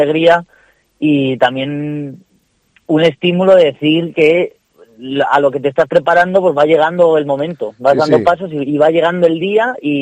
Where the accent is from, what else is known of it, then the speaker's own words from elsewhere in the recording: Benavente, Castile and León, Spain; yo soy de Benavente, entonces la zona de Villalpando me pilla muy cerca.